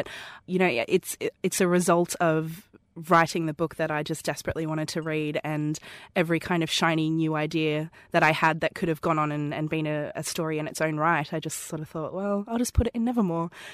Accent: Sunshine Coast, Queensland, Australia; You can clearly hear that I talk funny. I am Australian. I live on from the Sunshine Coast, which is about 20 minutes from Steve Owen's zoo.

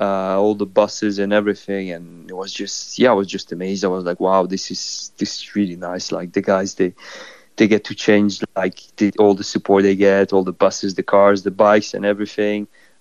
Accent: France; I grew up in France, and I've always seen that.

